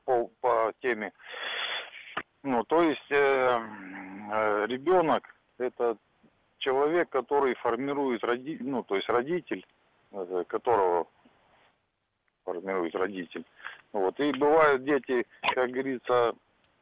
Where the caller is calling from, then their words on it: Krasnodar, Krasnodar Krai, Russia; я из Краснодара